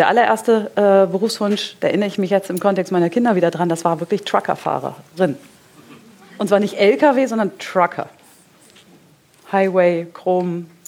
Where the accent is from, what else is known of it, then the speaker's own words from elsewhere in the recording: Hesse, Germany; also born or lived in Mainz; In einem Örtchen in Hessen bei Wiesbaden.